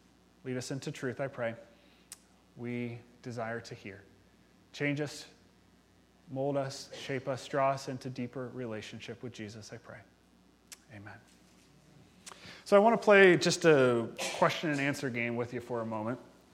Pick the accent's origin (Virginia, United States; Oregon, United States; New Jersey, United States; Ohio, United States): Ohio, United States; And because I am from Ohio, Ohio State.